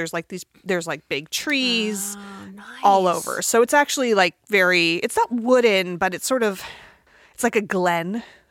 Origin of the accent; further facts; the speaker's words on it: Fresno, California, United States; Growing up in Fresno, I didn't even realize was like a thing.